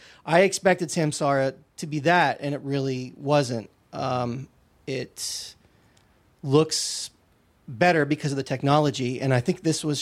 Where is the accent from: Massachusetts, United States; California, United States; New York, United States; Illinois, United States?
California, United States; Pomona; So I'm from inland. I'm from Pomona. Claremont's a couple more exits down the freeway.